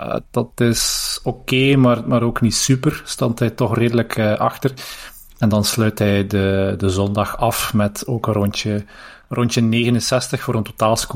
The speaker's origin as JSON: {"language": "Dutch", "country": "Belgium", "said": "Zijn wij als Belgen"}